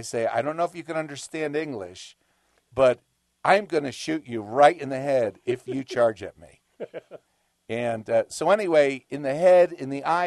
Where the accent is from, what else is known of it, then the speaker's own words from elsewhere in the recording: New Jersey, United States; I'm from New Jersey. I don't know what to do with the bull.